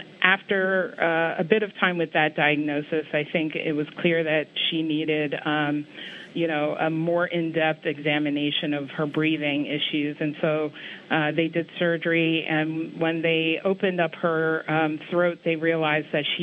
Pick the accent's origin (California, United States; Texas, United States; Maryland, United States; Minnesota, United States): Maryland, United States; Baltimore; We grew up in Baltimore, Maryland. My parents are from Ghana. And we shared the same room.